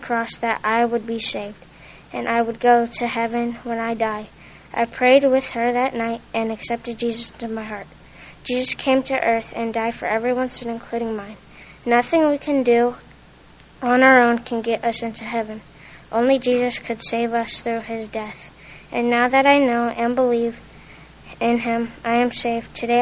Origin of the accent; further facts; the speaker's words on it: Clermont, Florida, United States; born there; I was born in Claremont, Florida, and raised in Open Door Baptist Church since I was a baby.